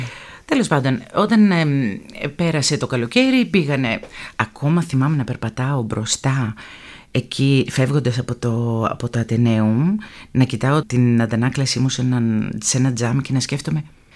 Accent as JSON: {"language": "Greek", "town": "Korydallos", "region": "Attica", "country": "Greece", "tie": "born or raised there", "said": "Στο Κορυδαλό."}